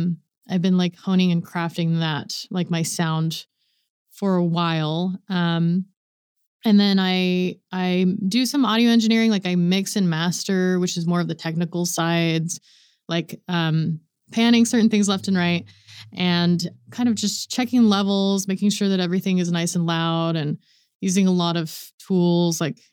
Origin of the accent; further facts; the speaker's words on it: Edmond, Oklahoma, United States; moved away as an adult; also born or lived in Los Angeles; So I grew up in Edmond, Oklahoma. And in 2014, I moved out to Los Angeles.